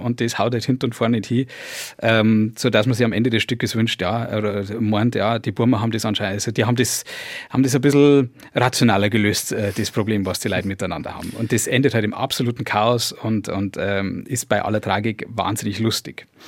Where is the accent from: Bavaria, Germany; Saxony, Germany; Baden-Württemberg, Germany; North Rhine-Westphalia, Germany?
Bavaria, Germany; ich wollte nicht als Bayer erkannt werden.